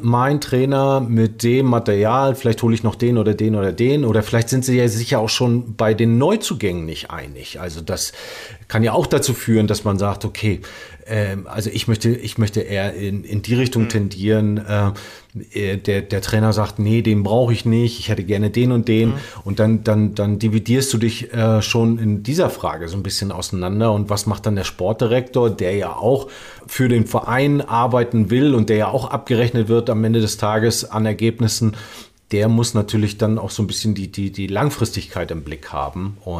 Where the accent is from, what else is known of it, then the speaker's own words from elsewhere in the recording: Rostock, Mecklenburg-Vorpommern, Germany; wenn du zu Hause spielst in Rostock und ich kenne meine Heimatstadt